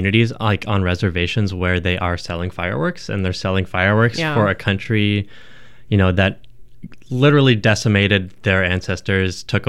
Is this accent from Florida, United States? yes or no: no; San Diego, California, United States; I do remember growing up in San Diego, it was just all about like my neighborhood